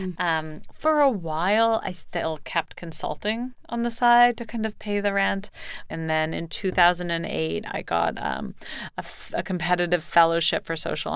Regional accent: Canada; I'm from Canada.

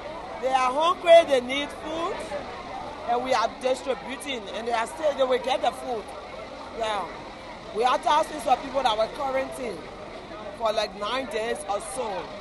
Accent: Liberia; born there; I was born in Liberia, and there is nowhere I can go.

